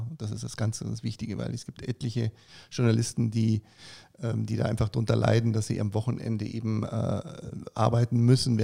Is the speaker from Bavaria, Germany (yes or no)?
yes; Munich, Bavaria, Germany; Also ich bin Münchner, ja, aber meine Frau ist aus Berlin.